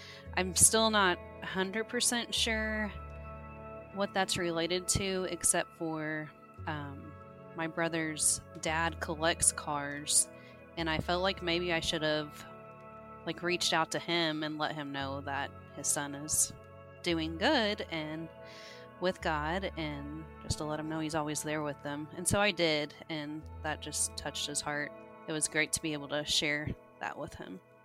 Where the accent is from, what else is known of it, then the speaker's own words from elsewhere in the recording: Evansville, Indiana, United States; I'm from Evansville, Indiana.